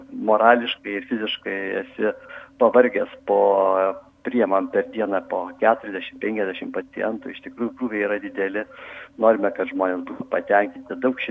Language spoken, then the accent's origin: Lithuanian; Kaunas, Kaunas County, Lithuania; now in Alytus, Lithuania; aš esu kaunietis, gimęs ir augęs Kaune ir baigęs medicinos akademiją. Pagal paskyrimą pradėjau dirbti Alytuje 81 metais ir aš jau, kaip galima sakyti, grynas alitiškis, jau 37 metai kaip aš Alytuje